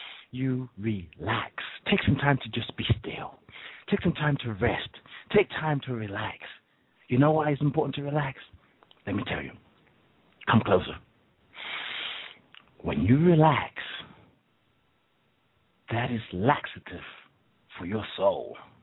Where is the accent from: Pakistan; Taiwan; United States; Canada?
United States; the South; accent: southern; Like my southern accent.